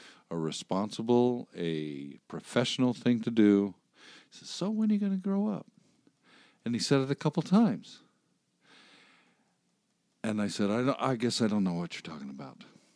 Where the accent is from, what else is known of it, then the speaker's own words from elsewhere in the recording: Utah, United States; of your age, because we're from Utah, is nobody drink.